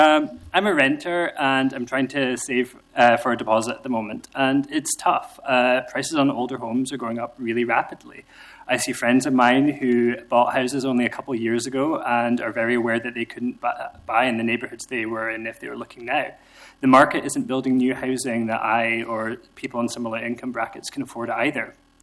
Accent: Scotland, United Kingdom; now in United States; As you might notice from my accent, I didn't grow up in the States, and in fact, originally from Scotland.

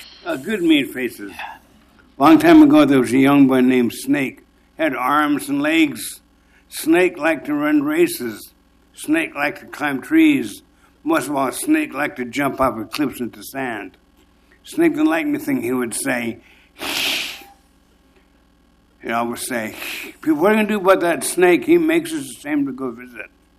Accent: Duck Valley Indian Reservation, United States; born there; I was born on the Duck Valley Indian Reservation in 1946.

